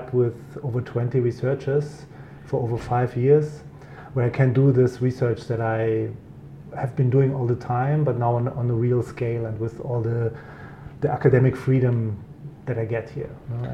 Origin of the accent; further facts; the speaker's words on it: Berlin, Germany; So I am originally from Germany. I grew up in Berlin and started my career there after getting my PhD from Aachen University.